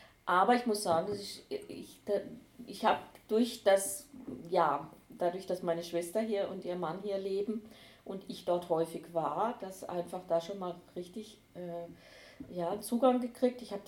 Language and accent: German; Freiburg, Baden-Württemberg, Germany; Also ich habe ja meine Kindheit in Landwasser verbracht und mein junges Erwachsenenleben, meine erste eigene Wohnung hatte ich in Lehen. Von daher ist mir der Freiburger Westen sehr vertraut.